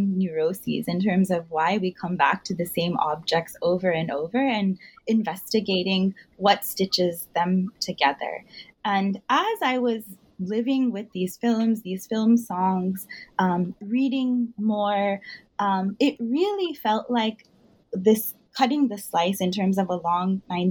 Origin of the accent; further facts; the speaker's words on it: Houston, Texas, United States; I grew up in Houston in the 90s